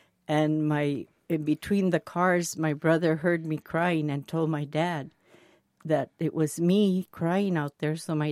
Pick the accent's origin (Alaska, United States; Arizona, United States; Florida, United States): Arizona, United States; Yuma; also born or lived in Tucson; I was born in Tucson, Arizona, but when I was like a month old, my mom and dad got married in Tucson. They moved to Yuma.